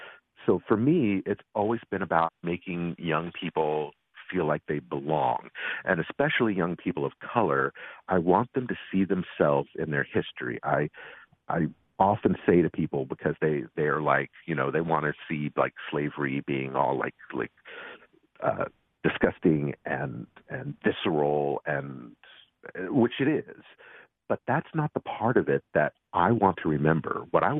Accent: West Virginia, United States; I grew up in West Virginia, so I was really a minority.

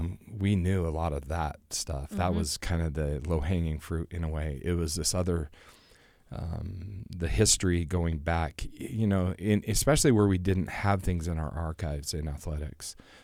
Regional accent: Orem, Utah, United States; we grew up in Orem. We grew up in the same neighborhood.

